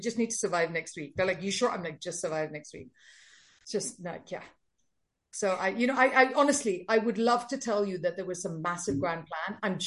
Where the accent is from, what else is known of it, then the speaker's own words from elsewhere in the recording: United Kingdom; And I didn't send this email because I'm British.